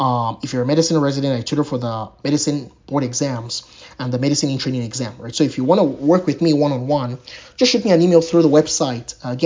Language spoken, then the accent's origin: English; Nigeria; growing up in Nigeria, right, we had situations where I remember one famous time where for 9 months we did not have electricity